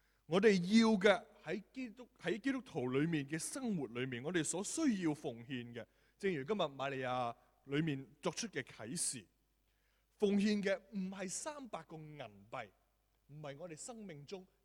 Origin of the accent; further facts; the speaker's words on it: Guangdong, China; 就會用咧一個我哋廣東人咧嘅一個俗語咧